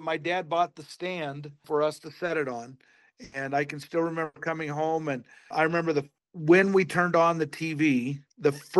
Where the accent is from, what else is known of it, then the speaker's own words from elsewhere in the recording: Rocky Mountain region, United States; I grew up in the Rocky Mountain time zone. So by the time we got home from school, the soap operas were over and we could watch the other shows.